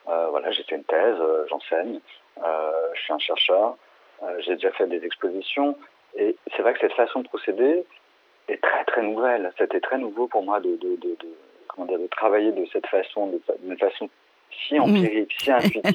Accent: Paris, Île-de-France, France; moi, je suis parisien

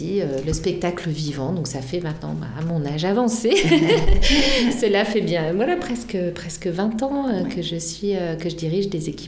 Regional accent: Auvergne-Rhône-Alpes, France; Oui, moi, je viens de la région lyonnaise.

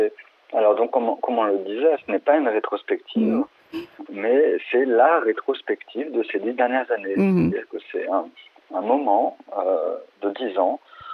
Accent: Paris, Île-de-France, France; moi, je suis parisien

